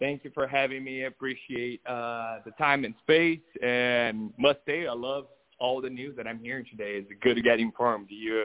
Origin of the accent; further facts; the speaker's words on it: Brazil; moved away as an adult; now in United States; I'm a Brazilian myself. I was born and raised in Brazil, moved to America more than 10 years ago.